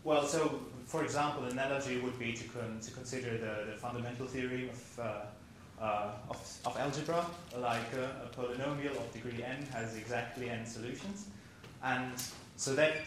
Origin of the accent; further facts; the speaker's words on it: Nottingham, East Midlands, United Kingdom; I'm from Nottingham.